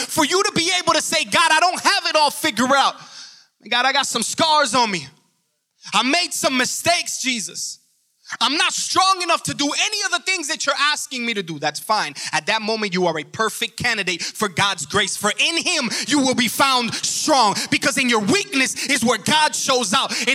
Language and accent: English; Miami, Florida, United States; I'm from Miami. I love it. I was born there, but then I went to Miami for the rest of my life.